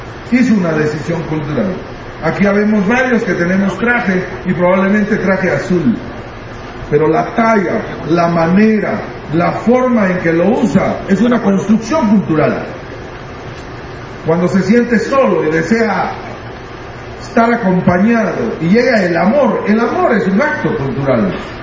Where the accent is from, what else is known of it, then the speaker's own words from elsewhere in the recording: Guatemala; Spanish is a second language; now in La Paz, Bolivia; Lo hice inicialmente en mi idioma, yo soy de Guatemala y vivo ahora en La Paz